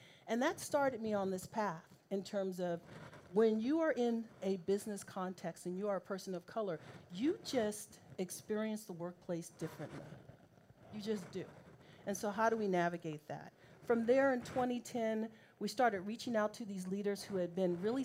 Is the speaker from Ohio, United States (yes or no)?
no; Daly City, California, United States; We were one of the first black families in Daly City, California, born and raised in California.